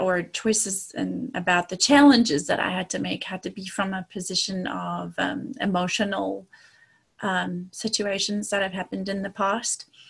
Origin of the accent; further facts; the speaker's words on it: Zimbabwe; now in United States; I grew up in Zimbabwe, Africa.